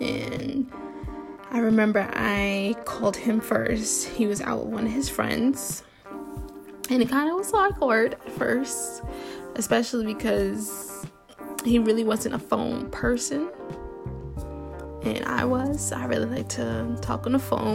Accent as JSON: {"language": "English", "town": "Brooklyn", "region": "New York", "country": "United States", "said": "So I'm originally from Brooklyn, and I'm more used to that urban, to be proper, urban lifestyle"}